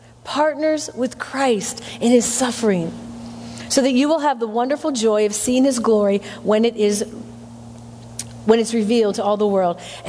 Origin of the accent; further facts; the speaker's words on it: Midwest, United States; I grew up in the Midwest. And we had a little emergency plan in our family.